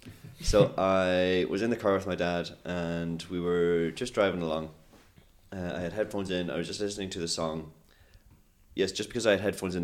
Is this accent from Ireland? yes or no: yes; Castlebar, Connacht, Ireland; in my hometown of Castlebar, Mayo. Best town in Ireland. Can't beat it.